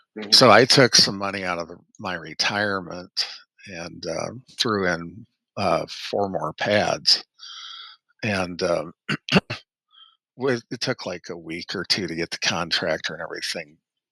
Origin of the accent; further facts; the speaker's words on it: Illinois, United States; No, I was from Illinois.